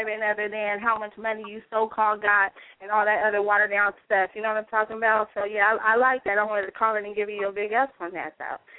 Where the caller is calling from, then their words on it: Sacramento, California, United States; I'm calling in from Sacramento.